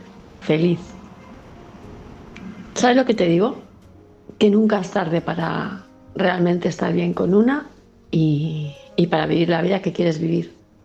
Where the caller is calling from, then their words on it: Palma, Balearic Islands, Spain; de Palma de Mallorca